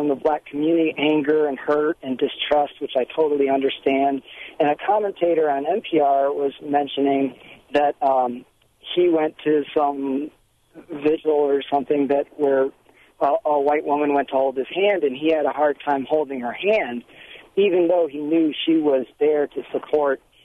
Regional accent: Chicago, Illinois, United States; now in Wisconsin, United States; I grew up in Hyde Park, Kenwood, Chicago, South Side of Chicago, very ethnically diverse.

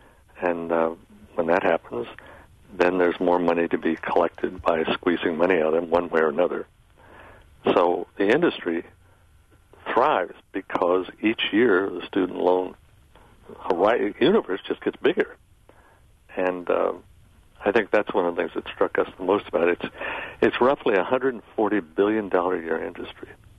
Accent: Kansas City, Missouri, United States; I grew up in Kansas City and worked my way through college.

